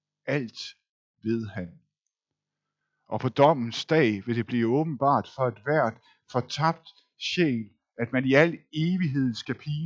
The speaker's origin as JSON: {"language": "Danish", "region": "Zealand", "country": "Denmark", "said": "Særligt på Lolland, hvor jeg er fra, er der marker, så vidt øjet bredes ud."}